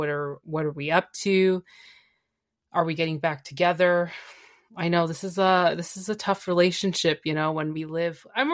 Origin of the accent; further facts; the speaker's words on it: Canada; accent: Canadian English; first language Spanish; English is a second language; So for those who don't know, I do speak fluent Spanish. That's my native tongue. Of course, English, Canadian English, because some of you people make fun of me, eh?